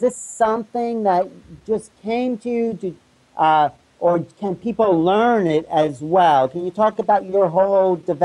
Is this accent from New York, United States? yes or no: yes; Long Island, New York, United States; Yeah, no, I'm from Long Island